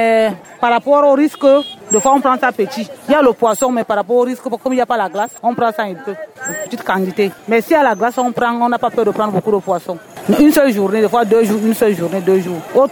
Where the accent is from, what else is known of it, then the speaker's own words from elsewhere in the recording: Moutourwa, Far North, Cameroon; à Mora. Je suis de Moutroua.